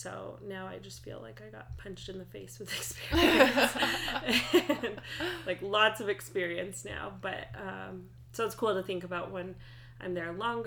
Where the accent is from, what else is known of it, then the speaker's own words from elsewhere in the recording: Flagstaff, Arizona, United States; I came from Flag down to the U of A to study psych.